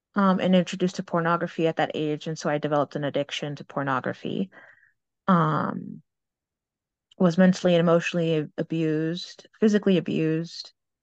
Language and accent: English; Olney, Maryland, United States; also born or lived in New Jersey / Westchester, New York; I was born in New Jersey, though I don't remember it. Most of my life, I grew up in Maryland in a town called Olney. It's in between Baltimore and DC.